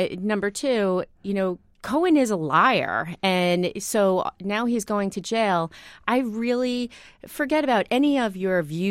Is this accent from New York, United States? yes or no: yes; New York, United States; And I am originally from New York.